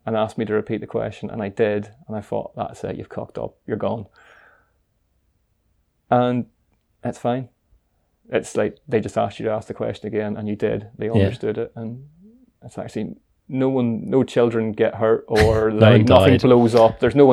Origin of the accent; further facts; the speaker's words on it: Northern Ireland, United Kingdom; accent: hybrid Northern Irish-Scottish; now in Scotland; I'm Northern Irish, but I live in Scotland, so I've got a weird sort of hybrid across the Irish Sea sort of accent.